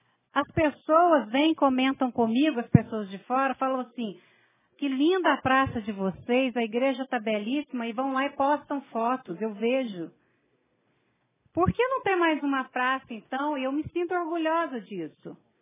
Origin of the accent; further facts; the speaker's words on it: Jaci, São Paulo, Brazil; Sou de Jaci